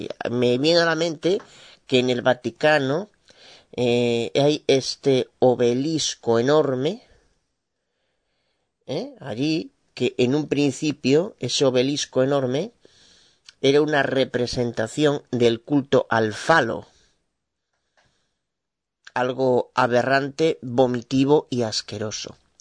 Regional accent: Galicia, Spain; de Galicia, España

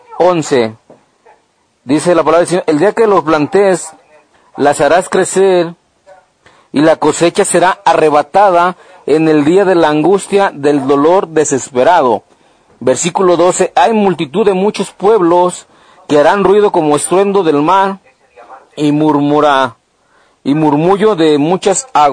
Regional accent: Guadalajara, Jalisco, Mexico; soy de Guadalajara, Jalisco, México.

